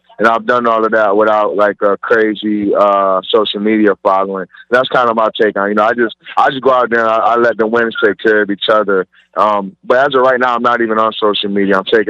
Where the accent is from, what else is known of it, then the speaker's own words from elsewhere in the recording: New York, United States; now in Miami, United States; the pizza down here in Miami, I'm from New York.